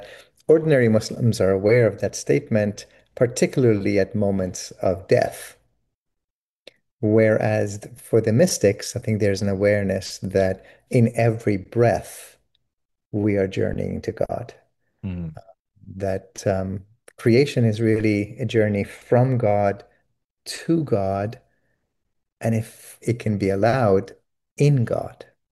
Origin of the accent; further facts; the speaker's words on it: Iran; also born or lived in Florida; So in some ways, I'm kind of a reverse or double immigrant. I was born in Florida, but raised in Iran.